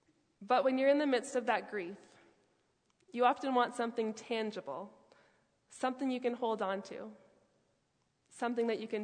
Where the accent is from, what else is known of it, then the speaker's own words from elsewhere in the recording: Canada; born there; I was born in Canada, but the Jamaican side of me screams a little bit when I see all the snow coming down